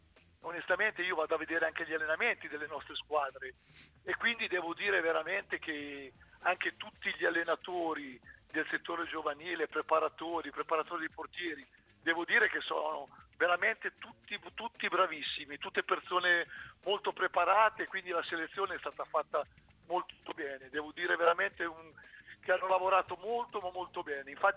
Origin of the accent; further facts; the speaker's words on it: Ancona, Marche, Italy; born there; sappiamo che ad Ancona, io sono nato ad Ancona, bene o male, come ti dicevo, ne abbiamo viste tante